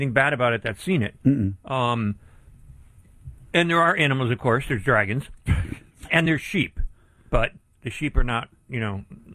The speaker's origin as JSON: {"language": "English", "town": "Scranton", "region": "Pennsylvania", "country": "United States", "said": "I always wonder because I'm from Pennsylvania."}